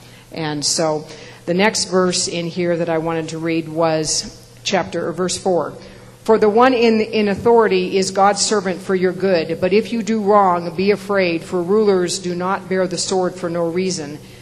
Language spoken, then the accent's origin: English; Seattle, Washington, United States; Growing up in Seattle, I had the fortune of being able to grow up in a yard that had a lot of trees, as Seattle houses do.